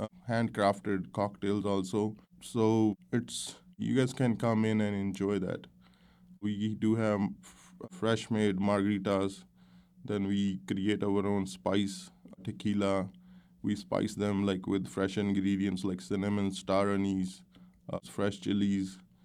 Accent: Punjab, India; So I'm from Punjab, so my more forte is like Punjabi cuisine.

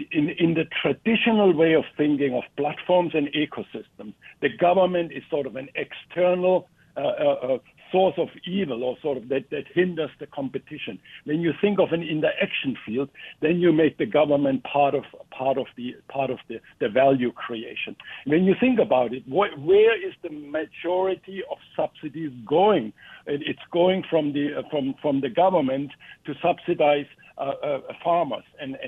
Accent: Germany; moved away; also born or lived in Latin America; I came from Germany originally and spent most of my time, 25 years in Latin America.

